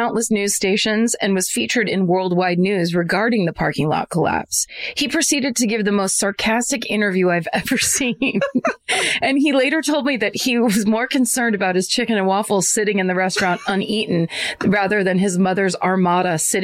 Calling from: Meridian, Mississippi, United States; I'm going to go with I'm from Meridian, Mississippi.

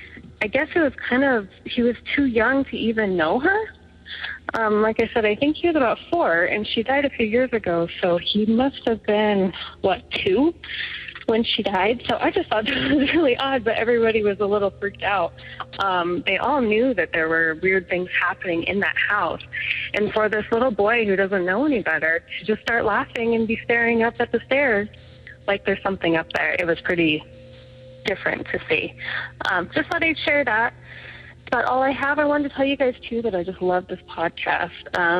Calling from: Montana, United States; also born or lived in Florida; I'm calling from Montana. I called back a few weeks ago, and my story was I had moved back from Florida, and we lived in a haunted house and all that.

